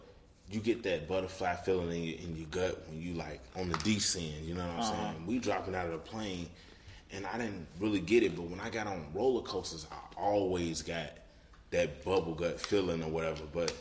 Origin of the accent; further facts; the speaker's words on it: New York, United States; I'm from New York. I'm from New York.